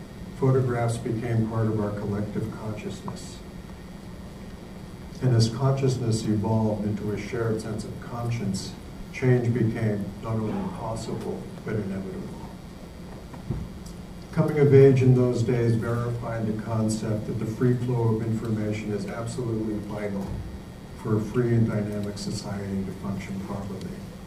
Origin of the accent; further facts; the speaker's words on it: New Mexico, United States; now in New York, United States; I came to New York from New Mexico in 1980.